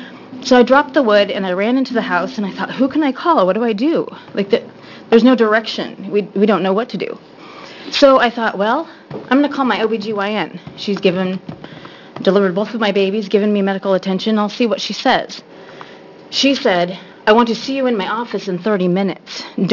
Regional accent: Eugene, Oregon, United States; I'm from Eugene, Oregon, where the hippies roam free.

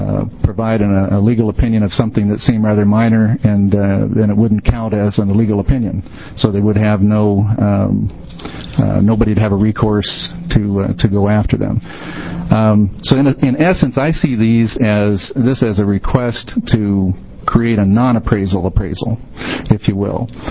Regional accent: Hillsboro, Oregon, United States; I'm from Hillsboro, Oregon, obviously Oregon. And I've been an appraiser here in the state since 1974.

